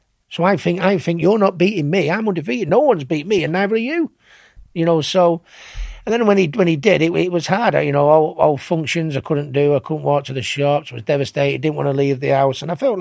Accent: Manchester, North West England, United Kingdom; I'm a referee from Manchester

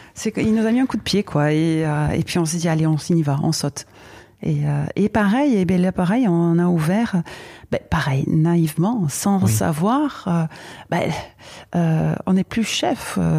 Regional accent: Nouvelle-Aquitaine, France; Je suis bien chez moi. M'exposer, je le fais facilement et naturellement ici, chez moi, au Pays Basque.

